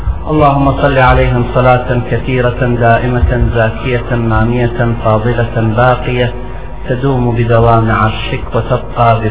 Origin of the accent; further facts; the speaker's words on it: Iraq; حينما نعبر عن إبائنا وعن سمونا كعراقيين